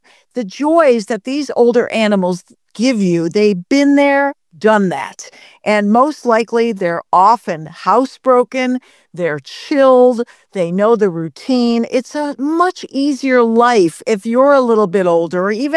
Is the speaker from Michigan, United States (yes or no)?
yes; Detroit, Michigan, United States; Detroit, my hometown, and I loved Guys and Dolls.